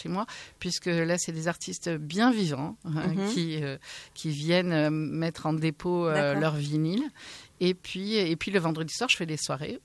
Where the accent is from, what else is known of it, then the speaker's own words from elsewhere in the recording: Ondres, Nouvelle-Aquitaine, France; Locale, j'ai grandi à Hondres. exactement. Oh, mais je suis née à Bayonne.